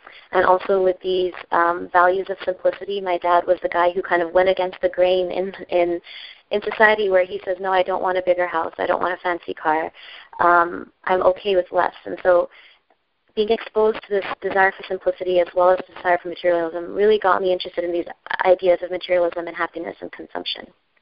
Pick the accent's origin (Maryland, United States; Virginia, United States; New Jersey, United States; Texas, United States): Texas, United States; McAllen; Well, I grew up in South Texas, with a huge family, kind of on the border of Mexico in this little city called McAllen.